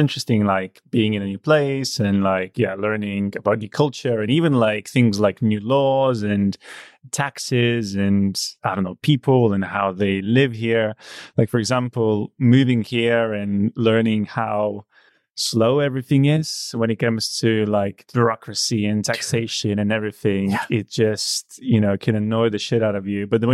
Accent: Lithuania; English is a second language; moved away; also born or lived in United Kingdom; Lithuania.

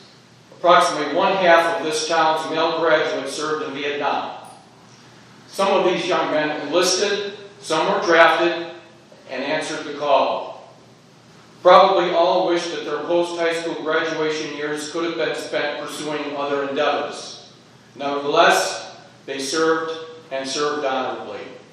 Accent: Mount Morris, New York, United States; It is a memorial located in the small western New York town of Mount Morris, which happens to be my hometown.

